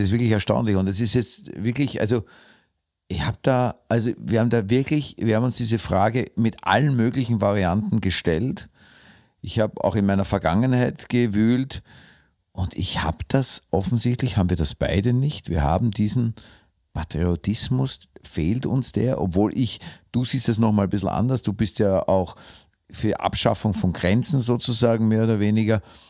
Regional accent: Austria; Trotzdem habe ich mich immer, egal wo ich war, als Österreicher gefühlt

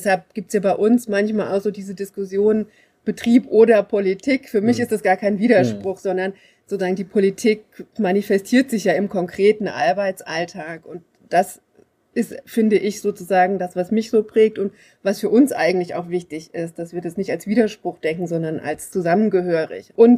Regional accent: Rhineland-Palatinate, Germany; ich bin ja am Rande des Hunsrücks aufgewachsen

